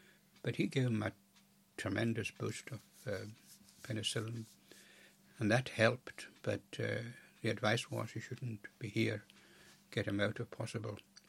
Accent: Lewis, Scotland, United Kingdom; when he heard I was from Lewis

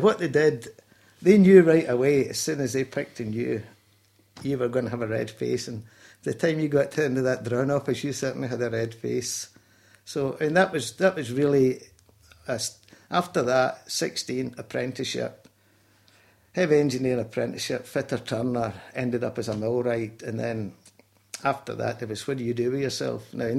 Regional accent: Glasgow, Scotland, United Kingdom; born there; I was born in Glasgow, Springburn, which was a working class area in the north side of the city, and that was in November 16th, 1944.

